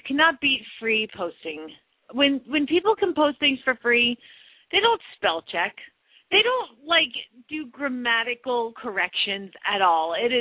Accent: Atlanta, Georgia, United States; I grew up in Atlanta where the University of Georgia is in Athens, Georgia.

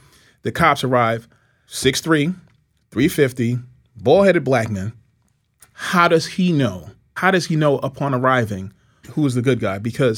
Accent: New York City, New York, United States; I grew up in New York City. Listen, you know, violence to me is violence.

